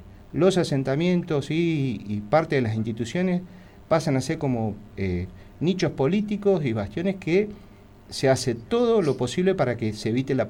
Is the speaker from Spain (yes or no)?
no; Zapala, Neuquén, Argentina; llevo 20 años de docente, soy de acá de Zapala, la gente me conoce